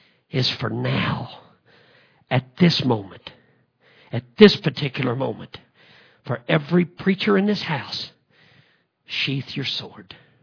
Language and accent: English; Illinois, United States; they must have found out I was from Illinois.